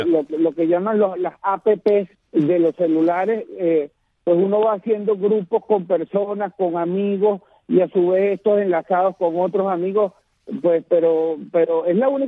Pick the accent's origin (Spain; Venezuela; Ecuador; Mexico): Venezuela